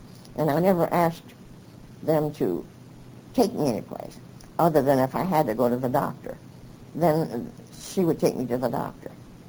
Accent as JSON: {"language": "English", "region": "California", "country": "United States", "also_born_or_lived": "Long Beach", "said": "And, of course, I came from Los Angeles County. And there's plenty of stuff about Los Angeles County."}